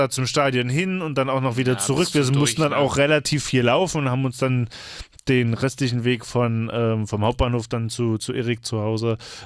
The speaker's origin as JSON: {"language": "German", "town": "Halle", "region": "Saxony-Anhalt", "country": "Germany", "tie": "born or raised there", "said": "wir sind auch zusammen aufgewachsen da in der Siedlung Nähe Halle."}